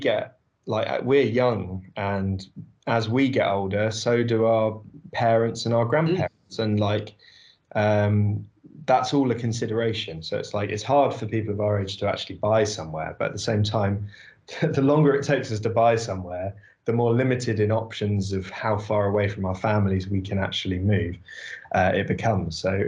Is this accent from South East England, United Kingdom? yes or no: yes; South East England, United Kingdom; Emma's from Sussex, I'm from Surrey.